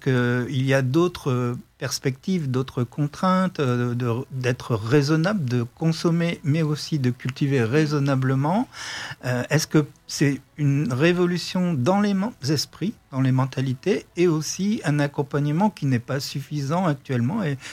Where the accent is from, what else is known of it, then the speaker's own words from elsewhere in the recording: France; j'ai retrouvé presque les mêmes problématiques que mon enfance ici en France